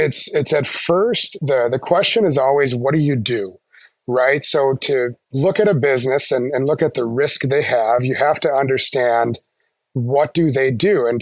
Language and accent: English; Moorhead, Minnesota, United States; I grew up in Minnesota. I'm born and raised. I grew up in Moorhead, Minnesota. I was a spud, you know, grew up.